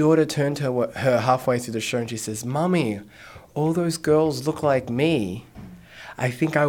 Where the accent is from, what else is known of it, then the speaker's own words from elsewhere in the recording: Australia; born there; I am 28 years old. I was born in Australia, and my background is Indian and Irish English.